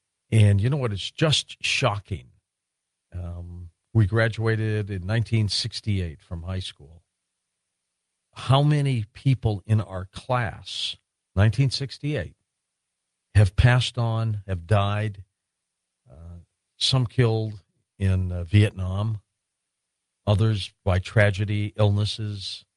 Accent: Dearborn Heights, Michigan, United States; also born or lived in Detroit; I went to Laurie High School in Dearborn. I was born in Detroit. We were raised in Dearborn Heights, but we did not have a high school at that time.

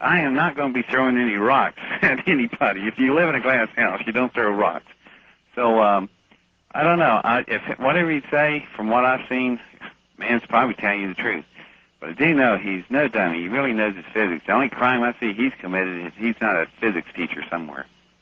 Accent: West Virginia, United States; born there; I was born in West Virginia. I'm a hillbilly, for God's sake.

